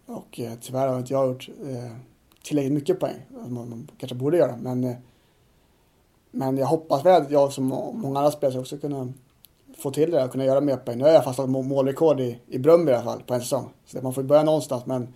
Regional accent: Sweden; eftersom jag är från Sverige och det är liksom våra liga kan man säga

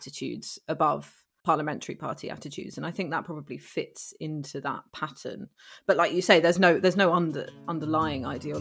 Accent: London, United Kingdom; You kind of feel almost apologetic for being a Londoner sometimes

